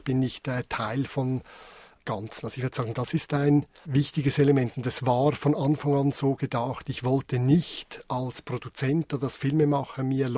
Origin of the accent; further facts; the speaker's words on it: Switzerland; über meine Herkunft als Schweizer, als Westler nachzudenken.